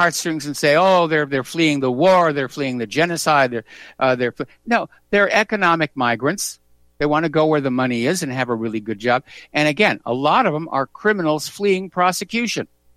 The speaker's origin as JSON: {"language": "English", "region": "New England", "country": "United States", "tie": "born or raised there", "also_born_or_lived": "Washington State", "said": "Now, back when Clara and I lived in Washington State, it was a lot like growing up in New England."}